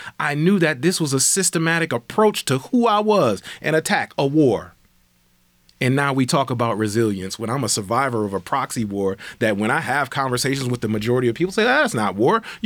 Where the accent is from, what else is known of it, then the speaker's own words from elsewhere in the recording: Buffalo, New York, United States; So I was born in Buffalo. I lived in the university part of the east side, Kensington Bailey area.